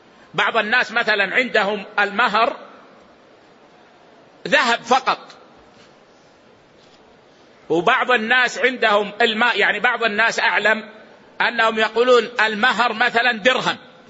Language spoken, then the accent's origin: Arabic; Saudi Arabia; ولذلك عندنا في السعودية في النظام لا يسمح بهذا التحليل إلا بحكم قضائي